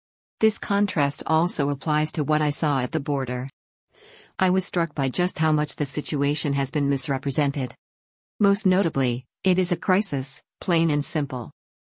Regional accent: Mobile, Alabama, United States; an illegal immigrant struck and killed an innocent school teacher in my hometown of Mobile.

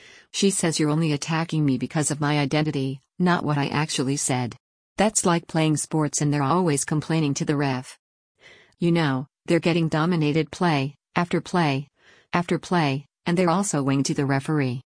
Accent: New York, United States; I'm a New Yorker.

